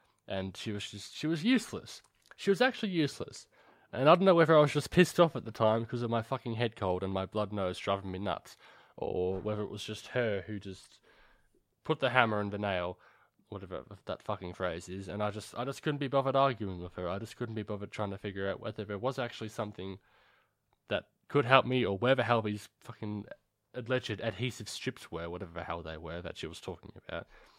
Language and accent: English; Australia; No, I'm not from here. I'm fucking Australian.